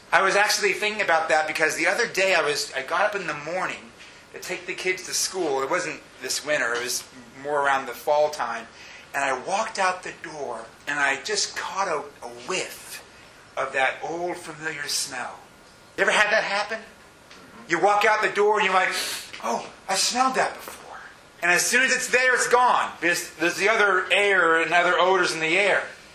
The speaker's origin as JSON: {"language": "English", "town": "Boston", "region": "Massachusetts", "country": "United States", "tie": "born or raised there", "said": "I grew up not in Boston proper, but I grew up on the outskirts of Boston, went to Boston my fair share of times"}